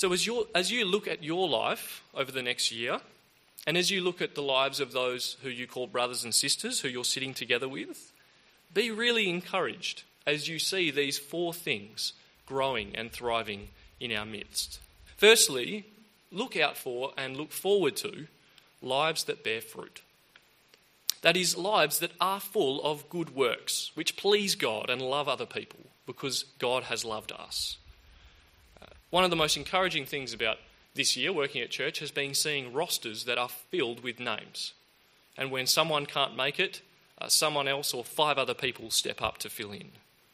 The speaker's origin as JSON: {"language": "English", "region": "Pacific Northwest", "country": "United States", "tie": "born or raised there", "said": "Growing up in the Northwest meant fishing was a big part of life"}